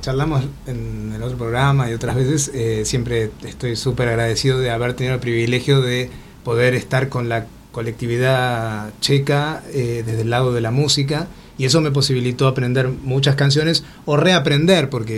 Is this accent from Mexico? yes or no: no; Argentina; Y como argentino, claro, también creo que la sorpresa fue como la de muchos argentinos